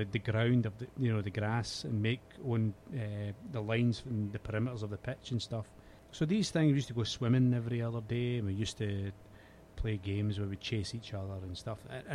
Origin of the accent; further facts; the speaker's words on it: Scotland, United Kingdom; because I'm from Scotland.